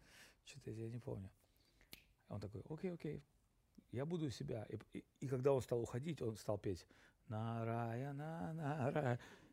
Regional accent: Saint Petersburg, Russia; Я сам из Питера, питерцев ненавижу, конечно

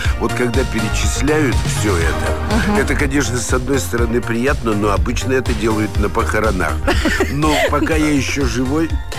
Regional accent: Sverdlovsk Oblast, Russia; Я родился в рабочей крестьянской семье в Свердловской области.

